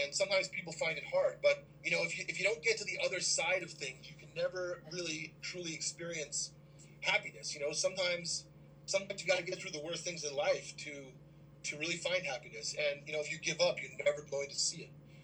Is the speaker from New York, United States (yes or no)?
yes; Long Island, New York, United States; Growing up in Long Island in the 80s, you know, all of my friends